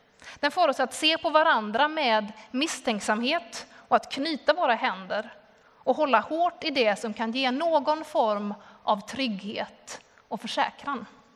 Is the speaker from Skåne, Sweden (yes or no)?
yes; Skåne, Sweden; Där jag kommer ifrån och där jag har varit de senaste dagarna på Österlen